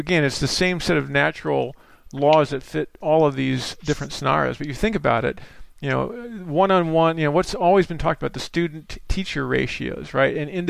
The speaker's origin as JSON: {"language": "English", "town": "Washington", "region": "District of Columbia", "country": "United States", "tie": "born there", "said": "I was born in Washington, D.C. in the United States, and my father took me as a young boy to the cherry blossom season there."}